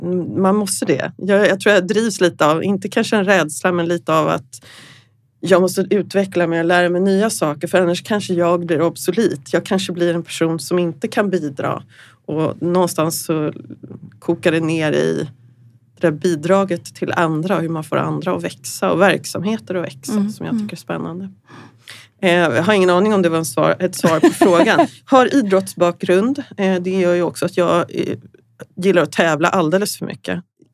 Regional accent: Stockholm, Stockholm County, Sweden; kommer från Stockholm, eller utanför Stockholm. Har nästan bott i Stockholm hela mitt liv. Gjort en avstickare i Tyskland i 1,5 år ungefär när jag jobbade för Adidas.

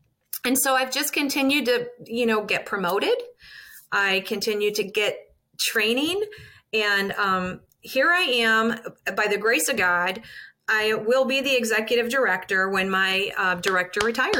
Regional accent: Ohio, United States; also born or lived in Wheeling; So, I actually grew up in Southern Ohio, and I joke I'm a bit of a hillbilly because I was born in Wheeling, West Virginia.

